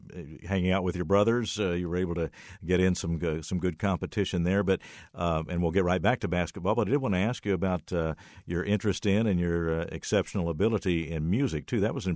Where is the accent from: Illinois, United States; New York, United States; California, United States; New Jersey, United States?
New Jersey, United States; Camden; You mentioned growing up in Camden and where you grew up and the situation in which you grew up.